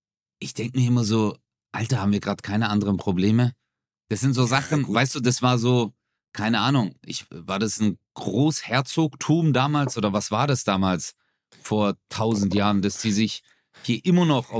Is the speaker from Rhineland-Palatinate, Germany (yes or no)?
no; Baden-Württemberg, Germany; ich bin Schwabe